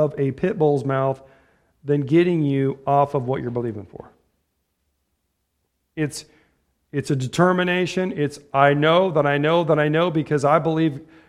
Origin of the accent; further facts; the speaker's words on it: Ottumwa, Iowa, United States; I'm from Tomwa, and right up the road is Mount Pleasant, and right up the road is Fairfield.